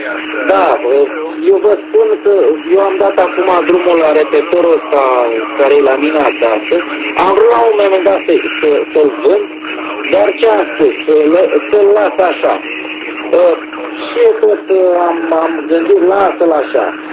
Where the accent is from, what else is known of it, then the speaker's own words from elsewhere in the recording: Brăila, Brăila County, Romania; din Brăila